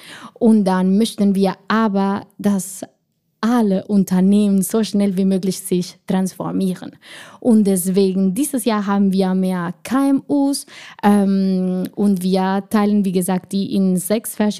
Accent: Colombia; German is a second language; now in Germany; Ich komme aus Kolumbien und ich mag es einfach zu glauben, dass ich einfach die Sonne mit mir immer bringe.

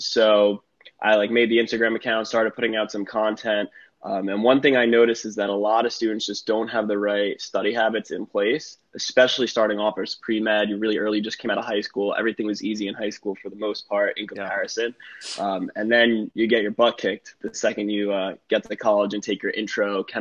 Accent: Long Island, New York, United States; I grew up on Long Island, New York, went to Cornell.

